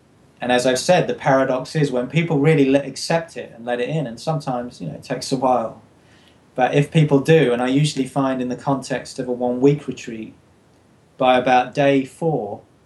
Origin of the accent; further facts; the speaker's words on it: United Kingdom; Got to have a tea break, being a Brit.